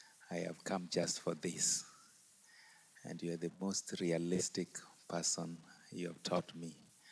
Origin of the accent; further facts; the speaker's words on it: Kenya; I'm from Kenya, across the lake. Entebbe, if you take a boat, you come to Mfangano Island, where I live and work.